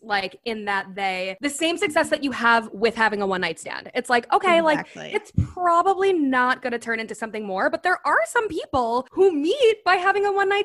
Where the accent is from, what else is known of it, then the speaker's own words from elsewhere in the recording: Connecticut, United States; now in New York City, United States; I'm from Connecticut and I went to college at Penn State, which is where I met Julie.